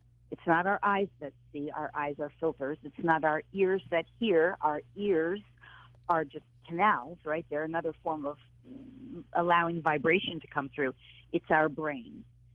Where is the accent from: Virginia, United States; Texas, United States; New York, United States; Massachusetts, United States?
New York, United States; I'm a New Yorker. We were New Yorkers